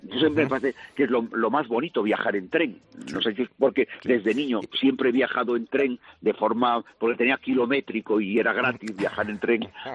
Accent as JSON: {"language": "Spanish", "town": "Monforte de Lemos", "region": "Galicia", "country": "Spain", "tie": "born or raised there", "said": "Nací en Galicia, date cuenta que este año además soy pregonero, como os conté, de las fiestas de mi pueblo, de Monforte de Lemos, en Lugo."}